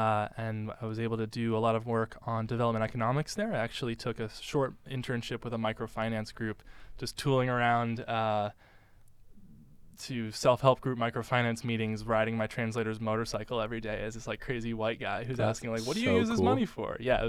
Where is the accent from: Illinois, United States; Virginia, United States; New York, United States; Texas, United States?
New York, United States; Pleasantville; Yeah, so I was born in New York City